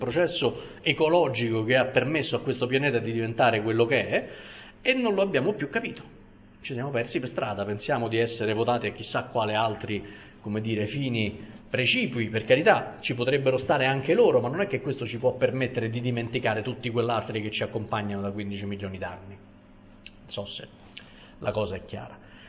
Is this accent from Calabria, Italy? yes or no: no; Rome, Lazio, Italy; io essendo romano conosco quello.